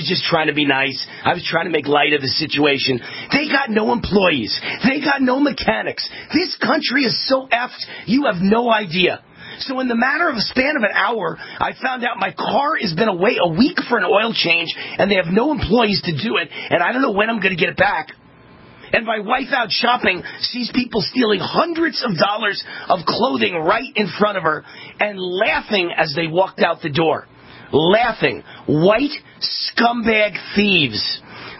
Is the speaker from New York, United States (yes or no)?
yes; Mount Vernon, New York, United States; And by the way, I'm from Mount Vernon, New York. I'm one of the few famous white people ever from Mount Vernon, New York.